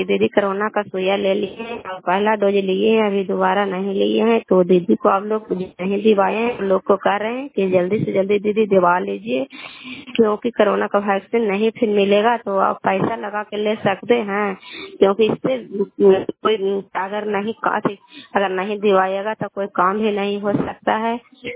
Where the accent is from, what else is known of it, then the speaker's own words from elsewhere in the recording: Nalanda, Bihar, India; कल्याणपुर वाली बिलछी पंचायत बरखंड चंडी जिला नालंदा का निवासी हूँ।